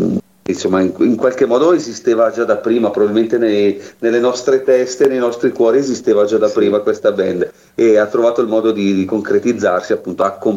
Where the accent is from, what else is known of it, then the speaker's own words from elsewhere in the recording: Bergamo, Lombardy, Italy; l'unico bergamasco sono io